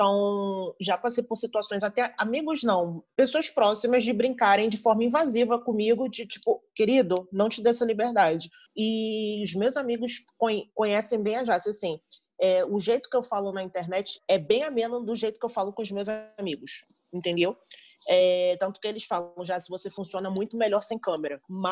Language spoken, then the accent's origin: Portuguese; Bahia, Brazil; Eu sou baiana, então eu me rodo mesmo.